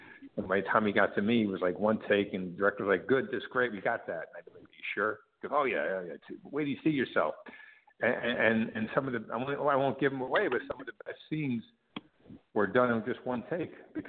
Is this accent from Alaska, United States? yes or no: no; Brooklyn, New York, United States; I grew up in Brooklyn, and my dad hung out with guys like that.